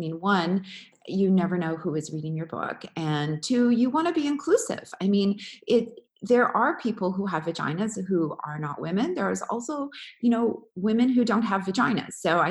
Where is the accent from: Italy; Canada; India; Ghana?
Canada; now in San Francisco, United States; I'm based in San Francisco, okay. But I'm from Canada. I go back a lot.